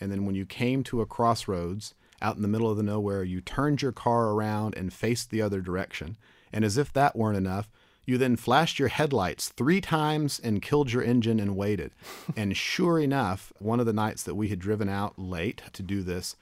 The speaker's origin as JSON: {"language": "English", "town": "Plano", "region": "Texas", "country": "United States", "tie": "born or raised there", "said": "I had taught special education in my hometown of Plano after I graduated from college."}